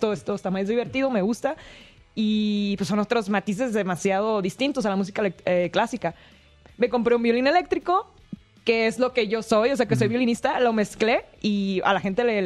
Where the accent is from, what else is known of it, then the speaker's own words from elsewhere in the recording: Culiacán, Sinaloa, Mexico; Soy de Culiacán, Sinaloa, así es.